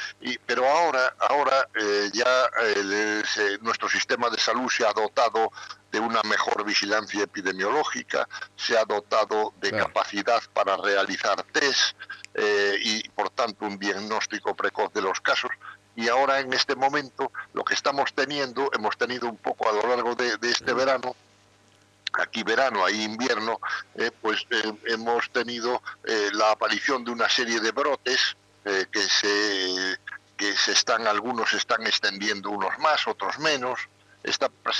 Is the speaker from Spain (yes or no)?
yes; Spain; que también son como somos los españoles, muy de por la noche, ¿no?